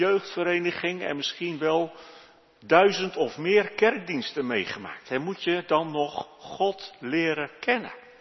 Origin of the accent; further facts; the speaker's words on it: Netherlands; Want ik dacht, ja, wij komen als Nederlanders uit een christelijk land. Dat is razendsnel aan het veranderen. Maar in mijn jeugd waren de christenen nog ver in de meerderheid in Nederland.